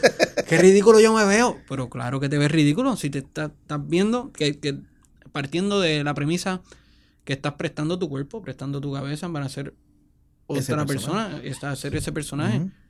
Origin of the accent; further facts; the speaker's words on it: Puerto Rico; nosotros como puertorriqueños